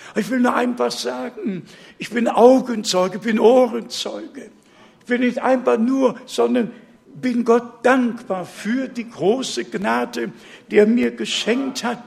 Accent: Warmian-Masurian Voivodeship, Poland; born there; Ich bin ja auf der Landwirtschaft geboren, habe ich auch schon einige Male gesagt, ungefähr auf halbem Wege zwischen Danzig und Königsberg.

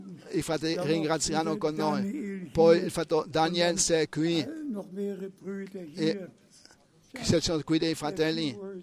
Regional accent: Cameroon; Io provengo dal Camerun con tutti i saluti dei fratelli e sorelle

